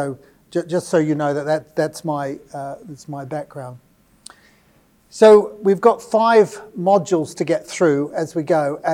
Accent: New Zealand; I come from New Zealand.

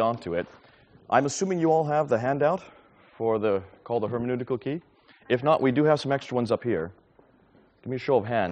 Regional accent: India; I'm a Mish kid, third generation, from India. Grew up in India, was born there. Parents, grandparents from India.

